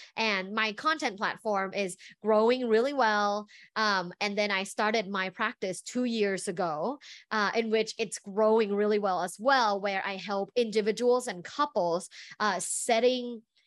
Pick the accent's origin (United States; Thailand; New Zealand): Thailand; So I grew up in Thailand in a very like sexually repressed environment.